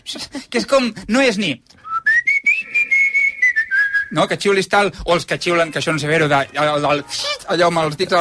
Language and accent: Catalan; Vilanova, Catalonia, Spain; Quants cops he anat jo a Vilanova, al meu poble, a buscar a l'estació a gent que venia amb tren a Vilanova?